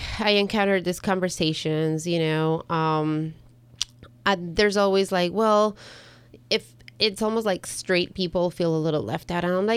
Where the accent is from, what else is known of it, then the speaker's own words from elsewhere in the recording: Ecuador; English is a second language; now in United States; coming from where I come from, and I'm from Ecuador